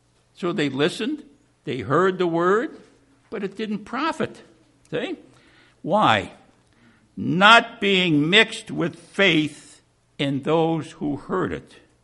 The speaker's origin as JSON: {"language": "English", "town": "Chicago", "region": "Illinois", "country": "United States", "said": "I come from Chicago, and, you know, so all the priests, all my friends were Catholic"}